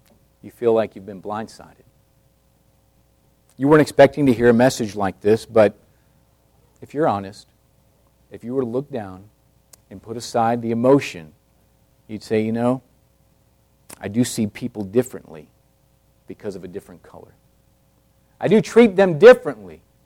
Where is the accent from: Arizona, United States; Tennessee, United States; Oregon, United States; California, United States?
Arizona, United States; Tucson; I wasn't raised around black people. I grew up in Tucson.